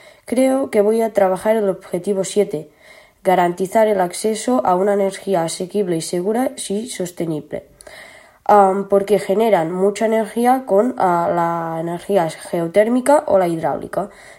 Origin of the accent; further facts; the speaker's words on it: Manlleu, Catalonia, Spain; vengo de Cataluña, concretamente de la ciudad de Manlleu. Tengo 15 años